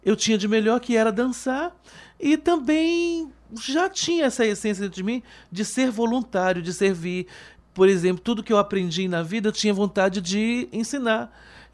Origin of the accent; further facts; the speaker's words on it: Manaus, Amazonas, Brazil; now in Salvador, Brazil; nasci nesse bairro festeiro, aonde seria um bairro negro, nossa, a liberdade de lá de Manaus, né? Seria a nossa liberdade. Então, lá eu me criei e vim parar na Bahia, vim parar em Salvador, né? Meu pai veio transferido e eu vim com eles